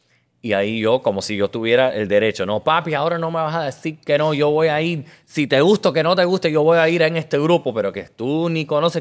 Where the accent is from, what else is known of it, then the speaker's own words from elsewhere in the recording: Miami, Florida, United States; also born or lived in Houston; Adoptado. Entonces, por ser adoptado, nací en Houston. Y a los 3 semanas de haber nacido, me traen a Miami para la familia que ya me había adoptado.